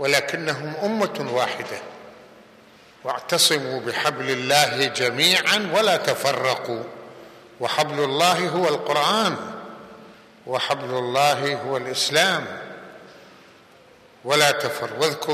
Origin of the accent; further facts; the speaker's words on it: Lebanon; احنا لبنانيين والمفروض على أنه نهتم بلدنا